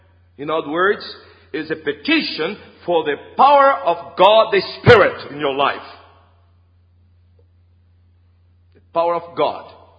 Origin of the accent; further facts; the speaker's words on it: Northeast Region, Brazil; Now I'm from Northeast Brazil